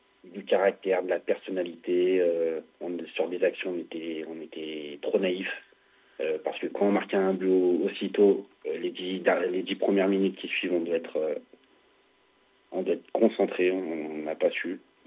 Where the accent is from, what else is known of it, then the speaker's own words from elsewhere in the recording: Belleville-en-Beaujolais, Auvergne-Rhône-Alpes, France; born there; je suis revenu dans ma région où je suis né vers Belleville en Beaujolais.